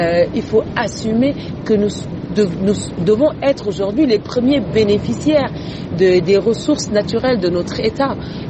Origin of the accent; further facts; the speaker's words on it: Senegal; Nous sommes des Sénégalais. Moi, je dis le Sénégal d'abord.